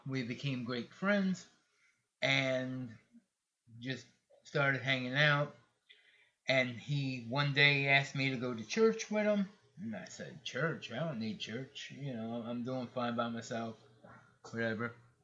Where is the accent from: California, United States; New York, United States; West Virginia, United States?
New York, United States; moved away; also born or lived in Florida; I grew up in New York. Moved to Florida when my mother passed away.